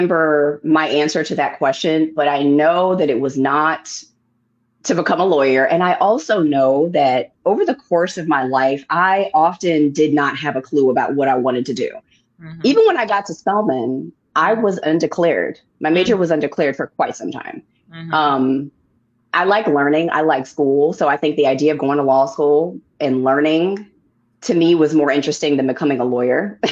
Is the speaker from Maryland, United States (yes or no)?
no; San Diego, California, United States; now in Atlanta, United States; But when I got to high school, growing up in San Diego, there are Black people there, but there aren't a lot.